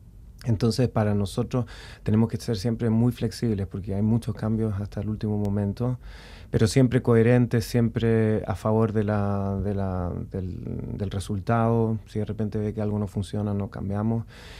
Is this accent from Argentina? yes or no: no; Chile; moved away; also born or lived in Spain; Soy chileno, sí. Me vine en el 2000, me vine a Europa a buscar la técnica, la antigua técnica italiana, y partí por la escuela española. Viví en España también muchos años, en Andalucía, en Barcelona, en Madrid.